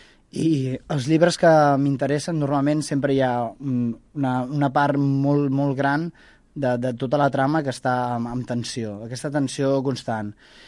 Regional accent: Parets del Vallès, Catalonia, Spain; Sí, jo sóc de parets de tota la vida, d'avis, rebesavis i fins on arriba el que jo conec. Bé, no, tinc una part de família, de rebesavis de l'Hospitalet

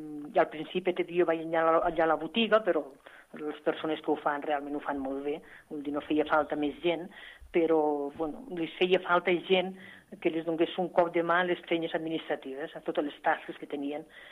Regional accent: Aragon, Spain; accent: Franja; Bueno, jo parlo una mica així perquè soc de la Franja.

